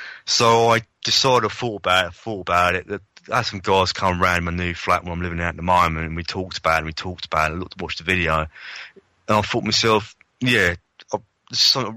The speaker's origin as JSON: {"language": "English", "town": "Ashford", "region": "South East England", "country": "United Kingdom", "tie": "born or raised there", "said": "I come from Ashford originally. I was born and raised in Ashford in Kent."}